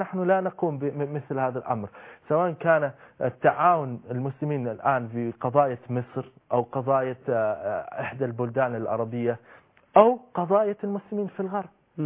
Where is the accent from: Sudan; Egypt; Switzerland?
Switzerland; أنا من سويسرا أشاهد هذا الأمر داخل البلد